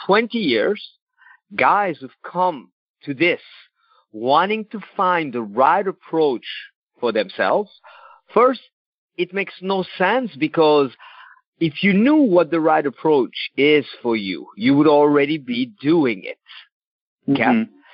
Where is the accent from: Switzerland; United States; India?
Switzerland; I think it's Switzerland, my home country.